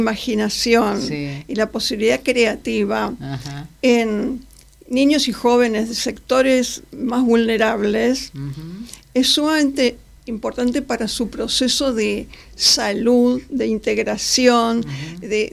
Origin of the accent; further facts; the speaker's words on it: Buenos Aires, Argentina; born there; Yo nací acá en Buenos Aires